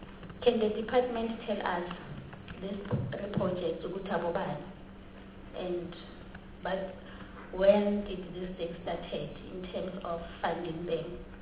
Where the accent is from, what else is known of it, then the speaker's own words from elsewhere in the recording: South Africa; So, really, I'm not impressed being a South African sitting here, you know, oversighting for our communities in this committee.